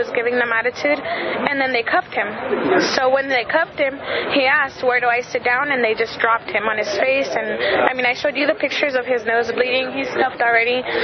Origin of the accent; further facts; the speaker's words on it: Salinas, California, United States; And I think that's just me growing up in Salinas and seeing that.